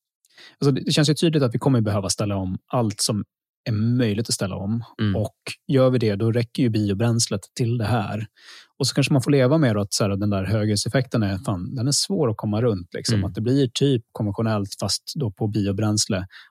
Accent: Luleå, Norrbotten County, Sweden; Men jag är uppvuxen i Luleå

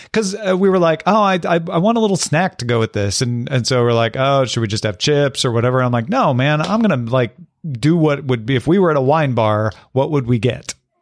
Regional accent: Iowa, United States; Growing up in Iowa, my grandparents always filled a large round stock tank with water for us to play in when we were at their farm.

